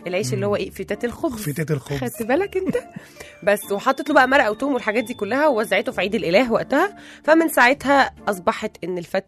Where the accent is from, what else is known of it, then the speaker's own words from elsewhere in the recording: Alexandria, Alexandria Governorate, Egypt; now in Cairo, Egypt; انا اصلي اسكندراني، اول ما جيت القاهره ما كنتش اعرف موضوع الصلصه ده اصلا